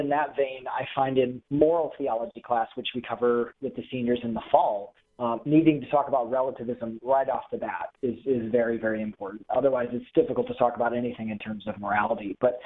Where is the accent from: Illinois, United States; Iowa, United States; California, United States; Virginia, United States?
Iowa, United States; I left doing religious education work for a parish in Dubuque, Iowa, pretty close to my hometown